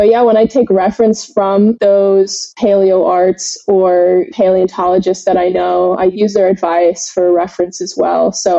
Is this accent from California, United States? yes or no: no; Houston, Texas, United States; where I grew up in Houston, Texas. My grandmother had a membership to the Houston Museum of Natural Science.